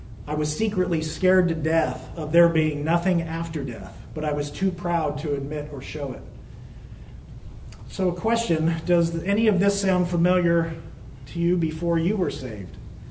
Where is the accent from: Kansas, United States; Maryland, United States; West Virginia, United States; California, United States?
California, United States; Hollywood; born there; You see, I was born in Hollywood.